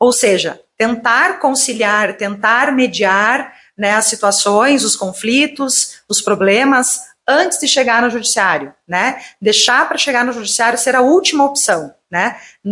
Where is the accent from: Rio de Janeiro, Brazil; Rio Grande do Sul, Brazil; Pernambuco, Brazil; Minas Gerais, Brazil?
Rio Grande do Sul, Brazil; Lagoa Vermelha; Para mim é uma grande satisfação estar aqui em Lagoa Vermelha, né, minha cidade natal.